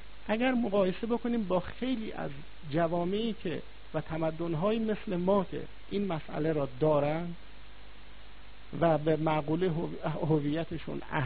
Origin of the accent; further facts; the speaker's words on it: Iran; به عنوان دانشجویان این حوزه و به عنوان یک ایرانی